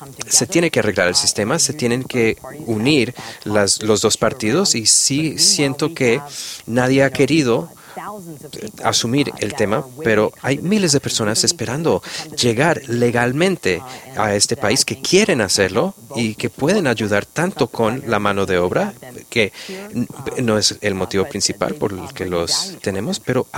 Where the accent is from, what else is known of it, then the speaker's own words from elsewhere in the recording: Texas, United States; Yo originalmente soy de Texas